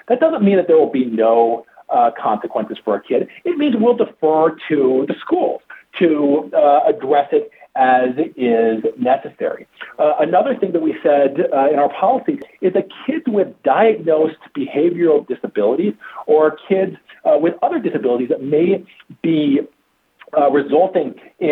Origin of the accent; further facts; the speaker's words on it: Michigan, United States; You know, I grew up in Washtenaw County, and I know for a fact that as a white guy, white teenager, me and my friends were, you know, we were engaged in some adolescent misbehavior.